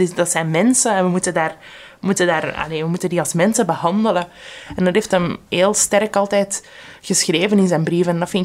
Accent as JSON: {"language": "Dutch", "region": "Flemish Brabant", "country": "Belgium", "said": "Ja, ik ben van Kampen uit afkomstig, dus Tremelo was niet zo ver."}